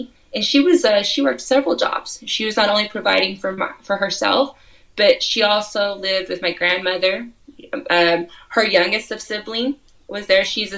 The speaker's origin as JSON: {"language": "English", "town": "Brady", "region": "Texas", "country": "United States", "tie": "born or raised there", "said": "my grandfather came from Spain. And, you know, I was born and raised in Brady. I'm going to die in Brady. I'm never going to leave Brady."}